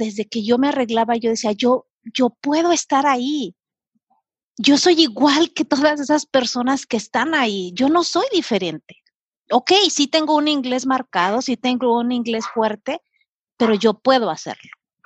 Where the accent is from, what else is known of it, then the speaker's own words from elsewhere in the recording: Mexico; yo hablo inglés como mexicana, porque pues soy mexicana, lo aprendí de adulta